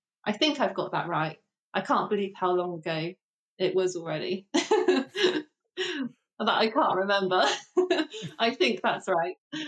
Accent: Brent Knoll, South West England, United Kingdom; So the village I grew up in is called Brent Knoll, and it's basically a village of like 3,000 people.

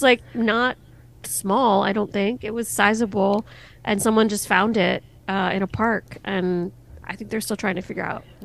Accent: Belgium; I'm from Belgium.

